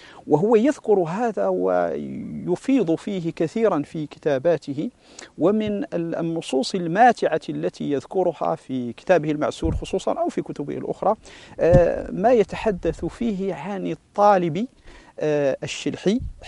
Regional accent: Morocco; في هذه الأعصار المتأخرة في بلادنا المغرب

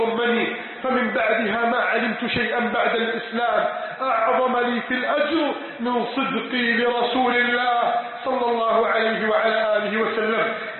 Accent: Egypt; بلادنا مصر

